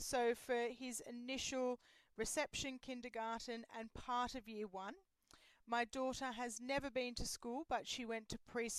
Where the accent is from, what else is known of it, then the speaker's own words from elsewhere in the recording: Australia; I was born and brought up in Australia.